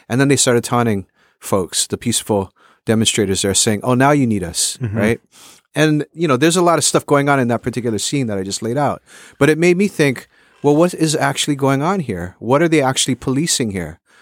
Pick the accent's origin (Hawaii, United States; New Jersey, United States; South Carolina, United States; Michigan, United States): Hawaii, United States; Honolulu; born or raised there